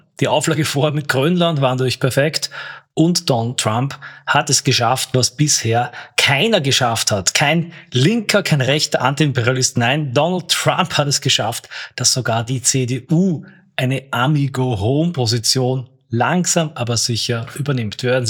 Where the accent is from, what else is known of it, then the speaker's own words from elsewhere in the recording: Austria; Dennoch aber frage ich mich als Österreicher